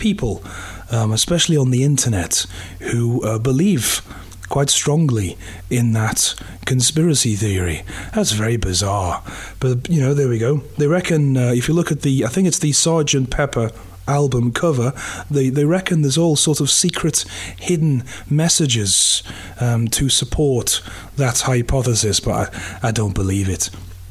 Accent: Liverpool, North West England, United Kingdom; I may have mentioned once or twice that I'm from Liverpool.

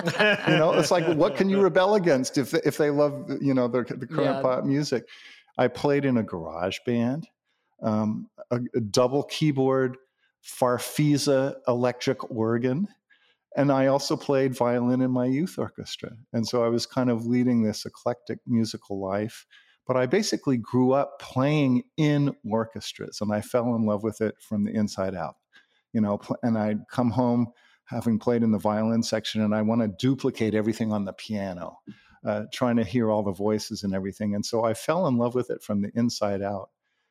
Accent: California, United States; also born or lived in New York; But I was born in New York, but by the time I was around four, my family had moved out to California.

